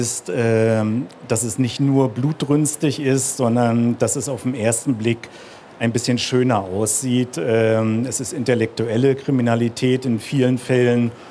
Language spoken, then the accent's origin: German; Germany; ich bin halt auch in der DDR aufgewachsen